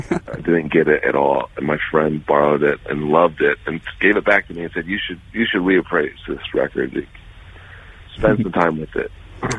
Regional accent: Akron, Ohio, United States; Growing up in Akron, we had a college radio station that was actually designed to teach broadcasting skills.

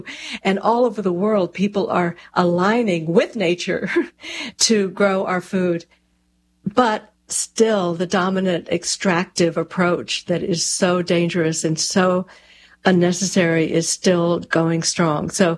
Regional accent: Texas, United States; When I moved from meat, you know, I grew up in Texas, cowtown, right?

